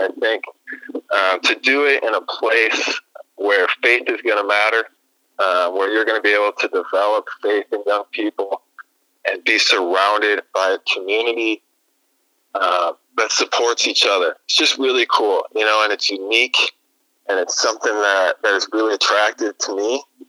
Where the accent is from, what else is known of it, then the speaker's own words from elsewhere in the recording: Hull, Iowa, United States; Growing up in Hall, Iowa, my dad is actually an assistant basketball coach at Western Christian.